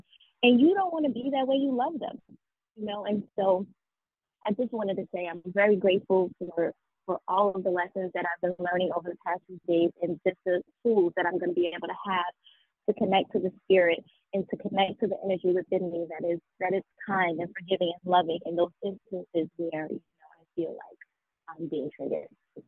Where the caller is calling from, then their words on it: New York City, New York, United States; I'm calling from New York City.